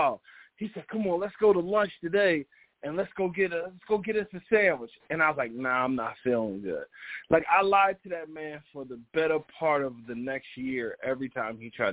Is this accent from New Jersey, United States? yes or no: yes; New Jersey, United States; also born or lived in Maryland, United States; I said, all right, man, I'm from Jersey. I done lived in Maryland.